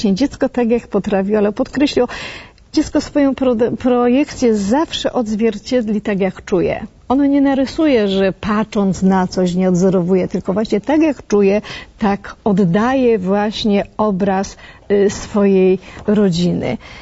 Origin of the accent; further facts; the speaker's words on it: Gliwice, Silesian Voivodeship, Poland; pochodzę ze Śląska, z Gliwic